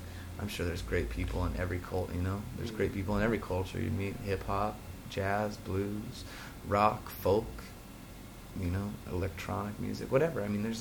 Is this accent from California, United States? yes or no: yes; California, United States; I mean, I'm from California, so I speak in 90% slang.